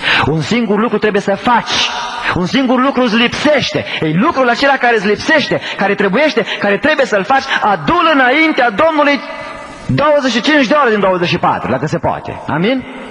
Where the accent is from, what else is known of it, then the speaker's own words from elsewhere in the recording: Cluj-Napoca, Cluj County, Romania; n-am fost primit la Cluj, în orașul meu natal